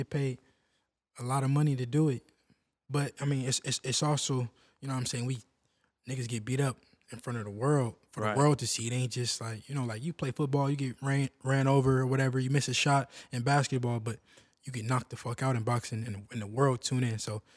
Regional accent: California, United States; Growing up in the Bay, I mean... It ain't no place like the Bay to me.

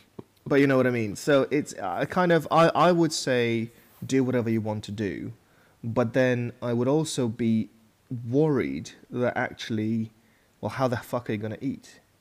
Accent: China; Because I come from China... It would be maths.

